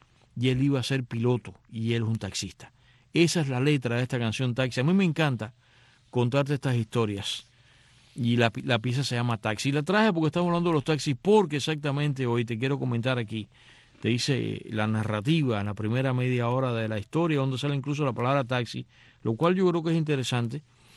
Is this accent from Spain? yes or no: no; Cuba; Nosotros lo entendemos como cubanos